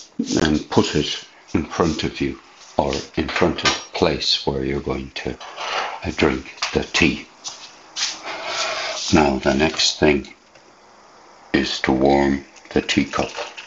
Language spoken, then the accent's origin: English; Ireland; When I was growing up in Ireland, you never thought of asking somebody, how much milk do you want in your tea?